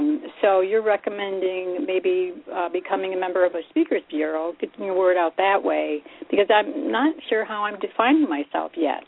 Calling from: Buffalo, New York, United States; calling from Buffalo, New York.

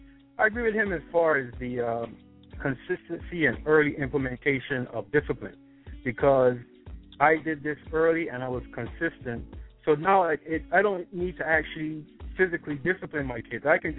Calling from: Florida, United States; I'm actually calling from Florida, and he's in the schools here

